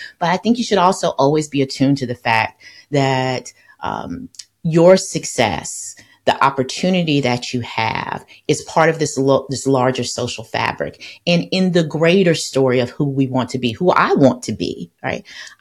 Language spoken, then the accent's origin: English; United States; I grew up, I like to say to people, I grew up in Bill Clinton's America, in a post-Cosby black fever dream of upward social mobility.